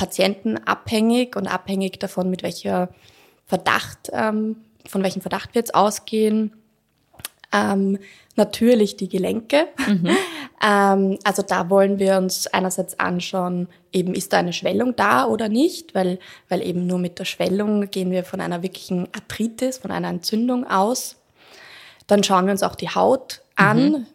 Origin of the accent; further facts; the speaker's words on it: Austria; Bei uns in Österreich